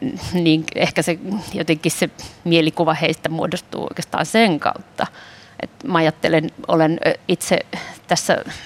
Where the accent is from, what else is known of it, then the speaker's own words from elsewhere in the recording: Helsinki, Uusimaa, Finland; mä oon helsinkiläinen perheenäiti, joka säveltää.